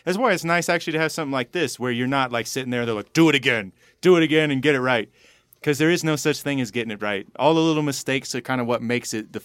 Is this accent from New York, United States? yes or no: no; Grass Valley, California, United States; Grass Valley is my hometown. It's kind of my mecca. I make my pilgrimage back every year.